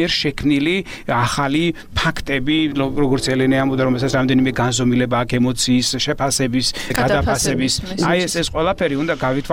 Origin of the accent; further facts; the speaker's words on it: Samegrelo-Zemo Svaneti, Georgia; მეზობელი კუთხიდან ვარ, სამეგრელოდან ვარ წარმოშობილი